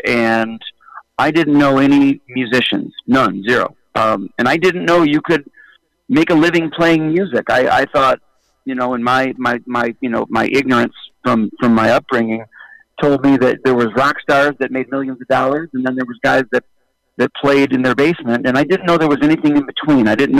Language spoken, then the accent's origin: English; Detroit, Michigan, United States; I've been playing gigs around my hometown of Detroit.